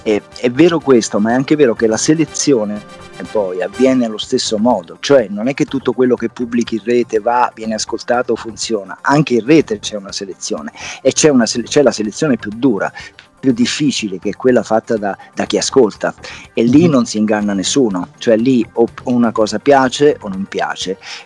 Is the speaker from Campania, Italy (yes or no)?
yes; Agropoli, Campania, Italy; born there; accent: Campanian; nel mio dialetto, che è campano. Io sono nato ad Agropoli, in provincia di Salerno